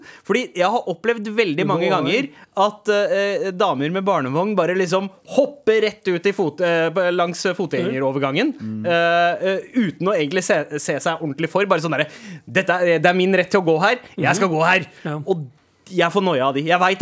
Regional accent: San Dimas, California, United States; San Dimas, California, det er der jeg vokste opp.

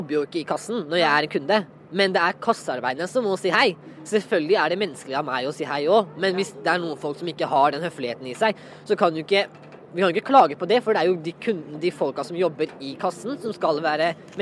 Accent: Pakistan; Ja, jeg er fra Pakistan også

